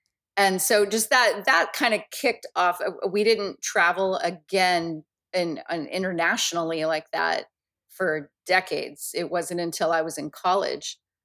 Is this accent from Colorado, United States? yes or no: no; California, United States; We are in California. And so we are Central Coast, California area.